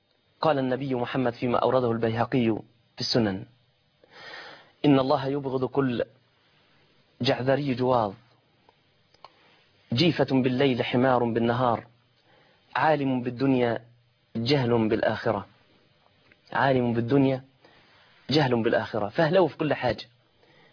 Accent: Egypt; بل إنني أكاد أقسم إن أهل سوريا كأنهم يجلسون عندنا في مصر.

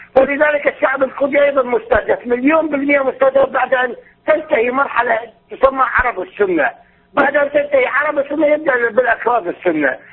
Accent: Iraq; أنا عراقي.

